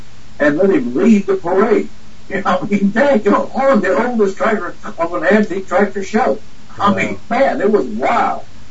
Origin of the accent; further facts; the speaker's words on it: United States; because I was from the United States, and the only one there from the United States